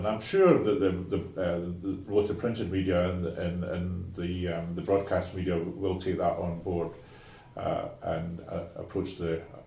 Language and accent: English; Scotland, United Kingdom; now in Ireland; and I only say that because I'm from Scotland